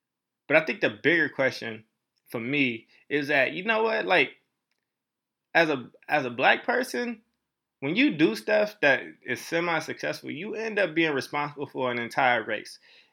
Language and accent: English; Chicago, Illinois, United States; also born or lived in Paducah, Kentucky / Oakland, California / Stockton, California; I grew up all over this country. I grew up in Chicago, Illinois, Paducah, Kentucky, and Oakland, California, and Stockton, California.